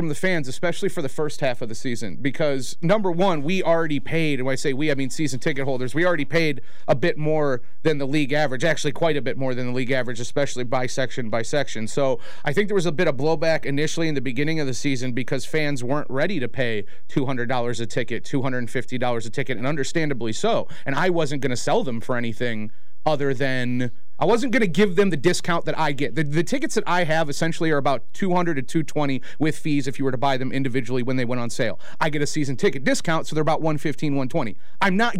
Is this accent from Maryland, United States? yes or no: no; Pennsylvania, United States; born there; I was born in Eastern PA. You don't see me running around repping Philly.